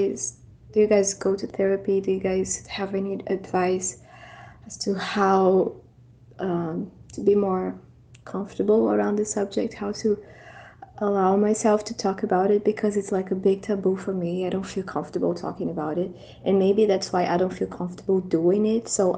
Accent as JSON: {"language": "English", "country": "Brazil", "said": "I'm from Brazil"}